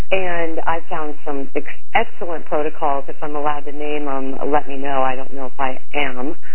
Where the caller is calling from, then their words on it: California, United States; I'm actually calling from Northern California.